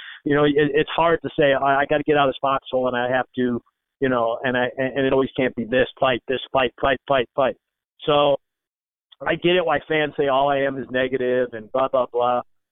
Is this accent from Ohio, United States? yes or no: yes; Cleveland, Ohio, United States; Being born and raised in Cleveland, you could get away with the shit in Cleveland